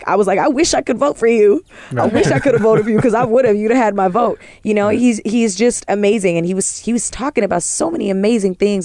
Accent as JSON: {"language": "English", "country": "Canada", "lives_now": "United States", "said": "I'm Canadian"}